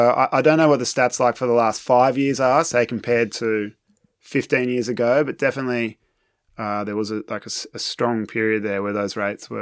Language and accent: English; Sydney, New South Wales, Australia; But no, I grew up in Sydney, and it's a great city.